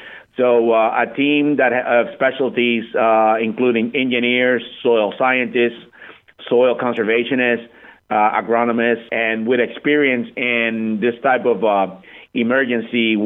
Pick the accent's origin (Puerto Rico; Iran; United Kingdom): Puerto Rico; moved away as an adult; now in United States; I am born and raised in Puerto Rico. I came to the mainland when I was 25